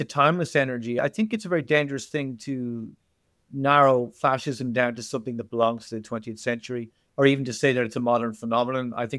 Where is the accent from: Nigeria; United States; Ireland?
Ireland; The thing about being an Irish writer is there is an irreverence. There is sort of a sense of implicit freedom that we can use the language whichever way we like.